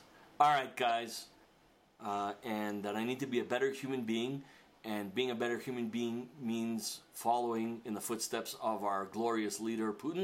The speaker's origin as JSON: {"language": "English", "country": "Canada", "said": "I really, like, I'm embarrassed to say that I'm Greek Canadian."}